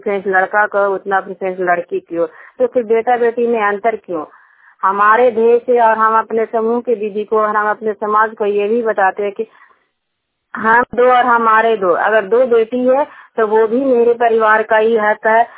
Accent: Harnaut, Bihar, India; और मैं जनता की हूँ, हरनौत ब्लॉक और जिला नालंदा का निवासी हूँ।

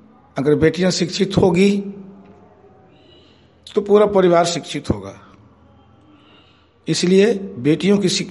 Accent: Sherpur Basgadha, India; मैं शेरपुर बसगढ़ा से हूँ

